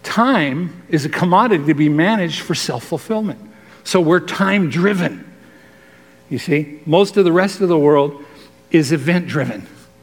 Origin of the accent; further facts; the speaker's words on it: United States; because that's my right as an American